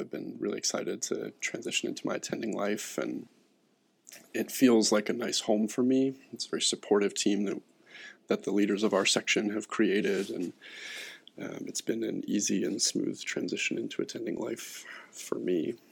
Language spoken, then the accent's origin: English; Montana, United States; I'm from Montana, and I went to college at the University of Montana fully anticipating to be a biology teacher.